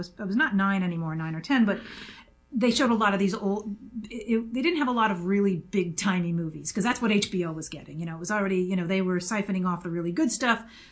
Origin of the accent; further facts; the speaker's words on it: Maryland, United States; No, this is Maryland. I grew up in Maryland.